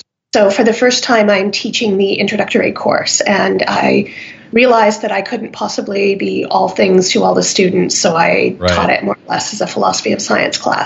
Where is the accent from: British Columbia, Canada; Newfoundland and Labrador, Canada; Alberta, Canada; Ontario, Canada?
Ontario, Canada; Hamilton; I grew up in Hamilton, Ontario, in Canada.